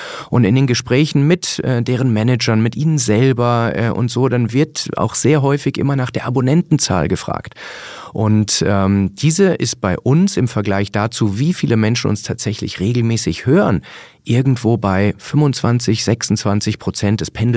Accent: Munich, Bavaria, Germany; ich komme aus München

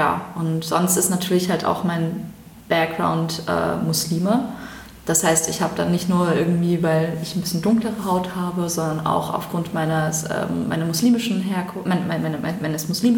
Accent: Germany; born there; Ich bin ja in Deutschland geboren

